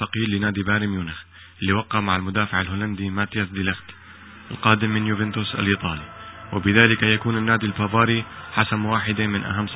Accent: Syria; من بلدنا سوريا

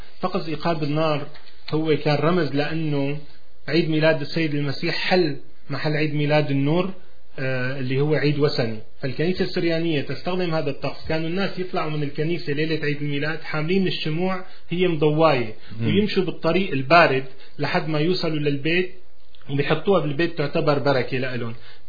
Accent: Damascus, Damascus Governorate, Syria; born there; أنا ولدت بدمشق

